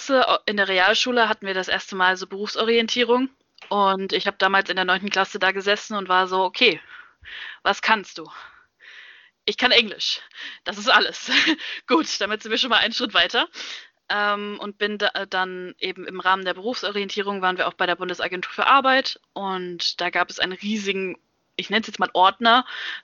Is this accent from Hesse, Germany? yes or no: yes; Hesse, Germany; weil ich komme aus der Nähe von Wiesbaden, demzufolge dann auch aus Mainz.